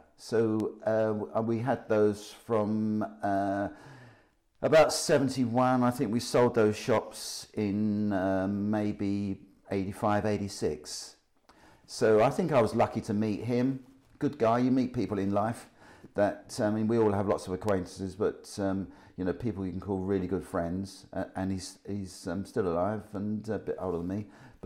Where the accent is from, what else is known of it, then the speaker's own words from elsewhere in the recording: London, United Kingdom; also born or lived in Nettlebed; From my accent, most people would tell that I come from London